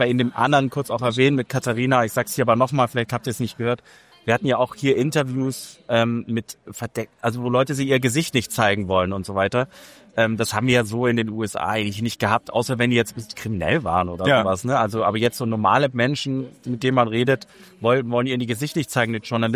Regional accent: Germany; und wir kamen natürlich mit einem anderen Verständnis rein, weil wir kommen aus Deutschland und denken, dass

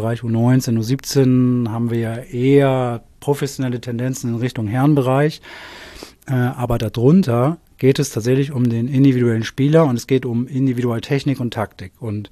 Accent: Hamburg, Germany; Also ich komme aus Hamburg, ich habe meine gesamte Fußballsozialisation in Hamburg verbracht.

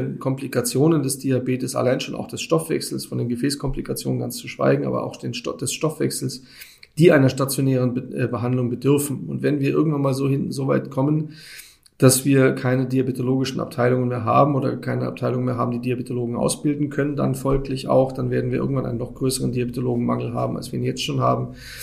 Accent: Berlin, Germany; accent: Bavarian; also born or lived in Munich; Ansonsten, ich bin in Berlin aufgewachsen, habe hier einige Jahre verbracht. Bin dann nach Baden-Württemberg gezogen, aufgrund des Berufs meines Vaters

